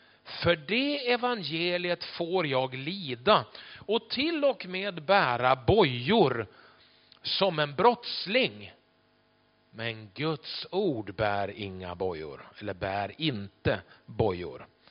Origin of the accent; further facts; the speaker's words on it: Byske, Västerbotten County, Sweden; also born or lived in Skellefteå; Jag är själv från Byske ovanför Skellefteå. Det är min hemort om man säger så. Född i Skellefteå en gång i tiden.